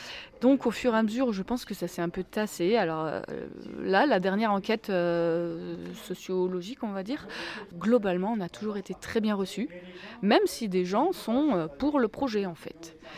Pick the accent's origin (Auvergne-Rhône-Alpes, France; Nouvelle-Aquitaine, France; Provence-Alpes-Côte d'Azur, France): Auvergne-Rhône-Alpes, France; Nous venons de Haute-Loire, principalement, un petit peu de la Loire aussi.